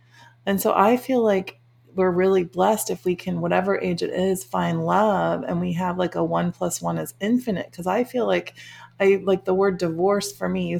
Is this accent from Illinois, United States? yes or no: yes; Schaumburg, Illinois, United States; I grew up in Schaumburg, Illinois.